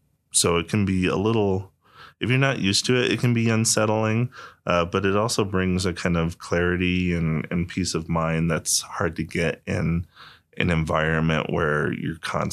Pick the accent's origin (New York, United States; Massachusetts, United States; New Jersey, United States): New York, United States; Rye; Well, I grew up mostly in Rye, so I've lived in the mountains most of my life, and it's a different experience, certainly, from living in the city.